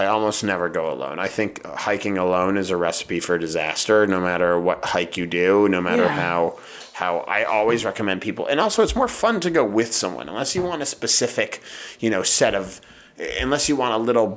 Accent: Boston, Massachusetts, United States; I grew up in Boston and there wasn't a lot of hiking

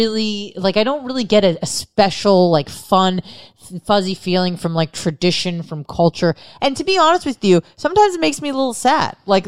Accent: San Diego, California, United States; Why? I go, I'm from San Diego.

